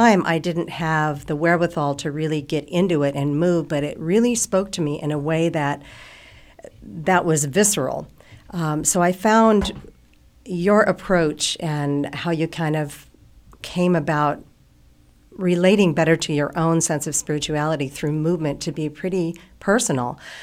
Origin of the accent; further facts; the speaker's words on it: Los Angeles, California, United States; I grew up in the Los Angeles area, so it wasn't in Maine that I discovered these things